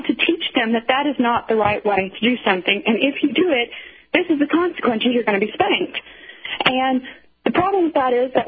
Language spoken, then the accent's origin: English; the South, United States; I am, you know, from the South. I was born and raised in the Bible Belt, and I was beaten with a leather belt every time I was bad.